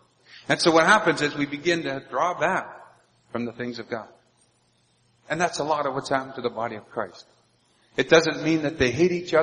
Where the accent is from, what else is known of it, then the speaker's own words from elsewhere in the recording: Toronto, Ontario, Canada; also born or lived in Quebec; I was born and raised in Toronto until about 89 or 90, and he called us out of Toronto. He brought us up into Quebec.